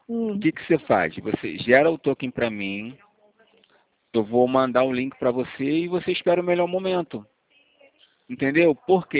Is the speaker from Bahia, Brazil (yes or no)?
no; Rio de Janeiro, Brazil; Isso, sou aqui do Rio mesmo.